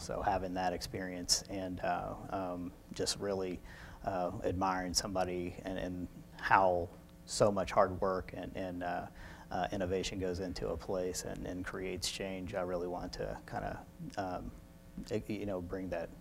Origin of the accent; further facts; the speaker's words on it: Williamson, West Virginia, United States; I grew up in Williamson, West Virginia, where I'm at now. And, you know, growing up in a small town with, you know, core community values